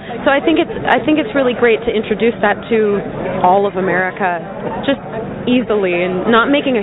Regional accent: Seattle, Washington, United States; And I grew up in Seattle, and where the AIDS walk there was a huge, still is a huge event.

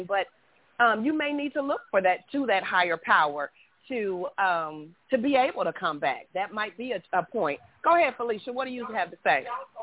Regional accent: Indiana, United States; I'm from Indiana, so I don't know.

